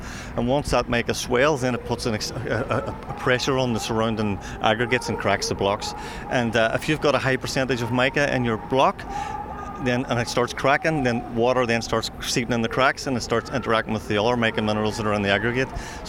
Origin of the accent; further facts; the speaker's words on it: Derry, Northern Ireland, United Kingdom; also born or lived in Galway, Ireland; now in Donegal, Ireland; we would have friends and neighbours because we're not from Donegal, I'm from Derry and my partner's from Galway. We had moved up from Galway to start a new life because I got a lecturing job up at the university